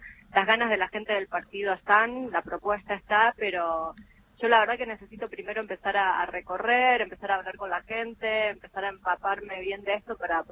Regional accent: Rosario, Santa Fe, Argentina; se me complicaba bastante viajar más seguido a mi provincia, Santa Fe. Yo soy rosarina. Y una vez que tuve a mi bebé, que ahora tiene 3 meses, ya estoy de lleno viviendo mitad en Buenos Aires, mitad en Santa Fe.

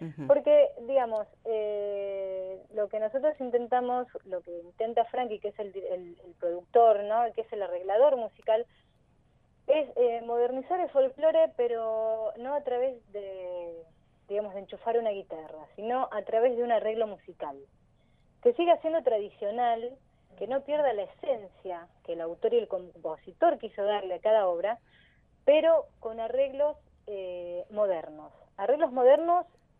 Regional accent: Carabelas, Buenos Aires Province, Argentina; fue la primera canción que aprendí a cantar allá en mi pueblo, en Carabelas

